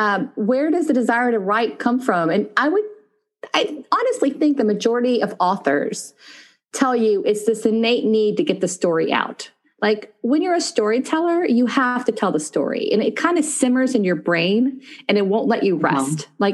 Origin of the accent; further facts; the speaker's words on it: Memphis, Tennessee, United States; also born or lived in Israel; I was born in Israel, but I grew up actually in Memphis, Tennessee.